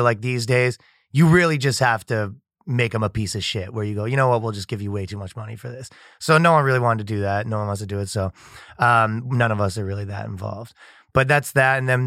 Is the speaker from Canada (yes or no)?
yes; Ajax, Ontario, Canada; I'm from Ajax, right outside of Toronto